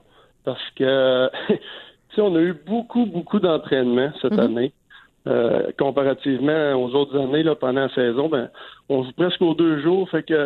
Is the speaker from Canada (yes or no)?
yes; Quebec, Canada; now in Syracuse, United States; Puis nous autres, en tant que Québécois, ben, on a des joueurs québécois ici à Syracuse.